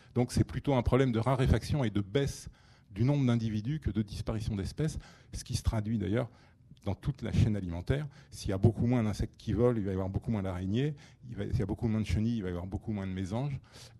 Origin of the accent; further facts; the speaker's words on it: Occitanie, France; Le carabe, quand j'étais gamin dans l'Aveyron, il suffisait d'aller dans un pré